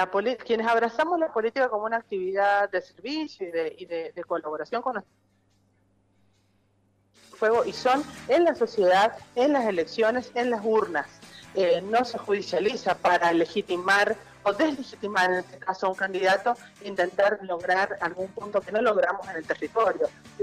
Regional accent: Argentina; como argentinos

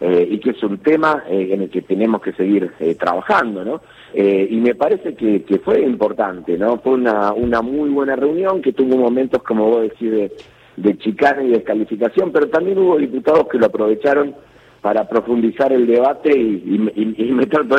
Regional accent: Santa Fe, Argentina; Yo vengo de la provincia de Santa Fe, nosotros tenemos sistema de primarias abiertas, simultáneas y obligatorias, inclusive antes que la Nación.

